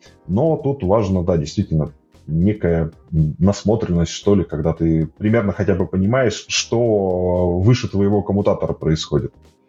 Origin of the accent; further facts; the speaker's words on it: Novosibirsk, Novosibirsk Oblast, Russia; Ну, я сам из Новосибирска летал в Питер